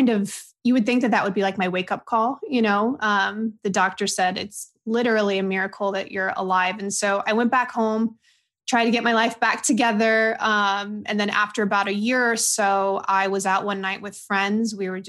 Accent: San Diego, California, United States; born there; So I was born in 1988 in San Diego, California, a Southern California girl.

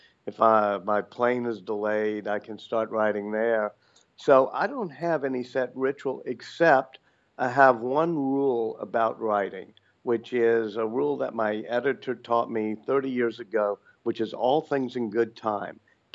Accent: Louisiana, United States; born or raised there

